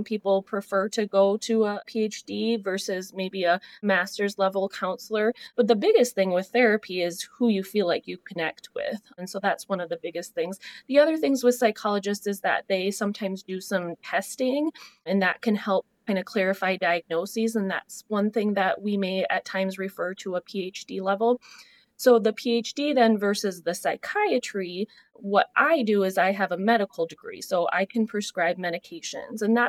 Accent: Hanlontown, Iowa, United States; So I grew up in Hanlontown, Iowa, graduated from Manly High School, and then I did my undergrad at University of Northern Iowa.

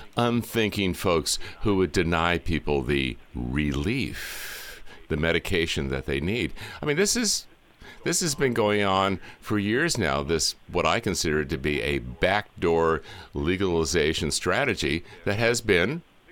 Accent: San Francisco, California, United States; growing up in San Francisco, I have been immersed in the myths, the lies, the fantasies about my drug is better than your drug.

